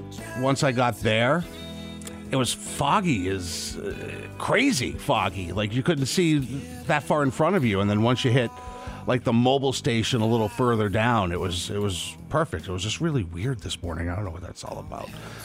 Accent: Boston, Massachusetts, United States; I mean, granted, I grew up in the Boston area where, you know, bad is bad.

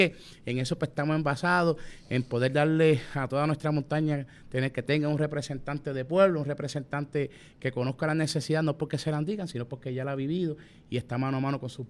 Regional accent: Utuado, Puerto Rico; Todo el mundo sabe que yo soy del pueblo de Utuado, pero también todo el mundo sabe que yo amo mi pueblo

